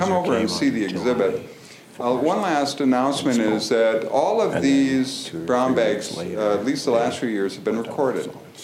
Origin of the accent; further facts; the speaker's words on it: Michigan, United States; when I was raised in the Upper Peninsula, I never heard about the 1913 Michigan copper strike.